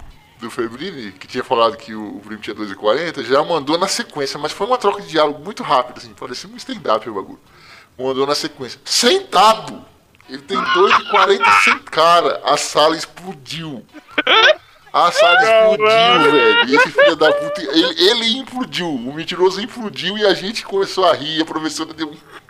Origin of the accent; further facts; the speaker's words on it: Osasco, São Paulo, Brazil; que eu ouvi num boteco uma vez quando era moleque, lá em Osasco.